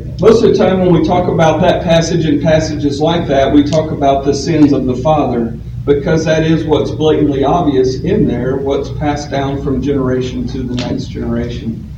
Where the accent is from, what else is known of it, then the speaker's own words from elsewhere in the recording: the Carolinas, United States; now in Arkansas, United States; But I'm going to talk to you a little bit about my experience growing up in the Carolinas, and also the generations preceding me.